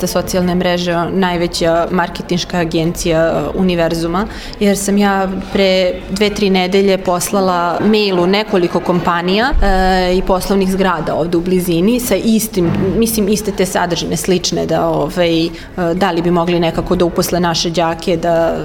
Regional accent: Belgrade, Serbia; Ja sam iz Beograda

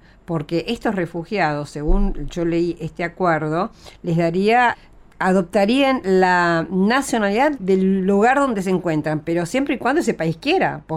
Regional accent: Argentina; yo como argentina, digamos, era neutra

